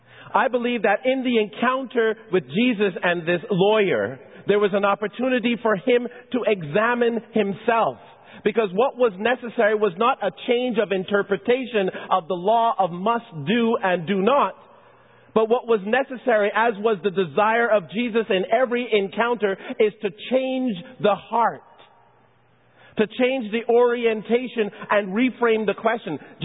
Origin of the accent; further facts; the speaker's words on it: Côte Saint-Luc, Quebec, Canada; also born or lived in Barbados; I remember when we moved to Canada from Barbados. We lived in a kind of a housing project, and many of you know, I've shared this before, went to a school because of the way in which the community of Côte Saint-Luc was